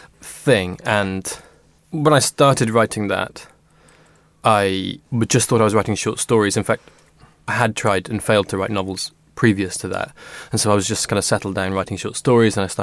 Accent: Wales, United Kingdom; born there; It is the case, but maybe not with the true Welsh dragon fire of someone who came from the valleys and has the, I guess, the full family and language.

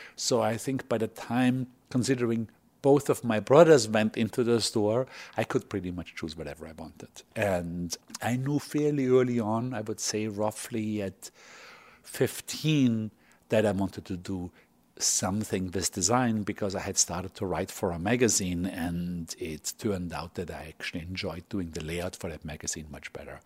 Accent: Bregenz, Vorarlberg, Austria; Well, I grew up in a small town called Bregenz in the very, very western part of Austria, very close to the border of Switzerland and Germany, 5 miles from each border. It's a pretty small town, 25,000 people on a lake within the mountains

